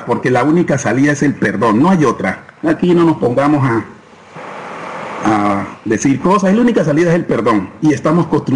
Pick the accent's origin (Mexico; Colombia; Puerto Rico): Colombia; Valle del Cauca; Soy de zona rural, como le digo, río Yurumanguí, donde hay unas situaciones muy precarias.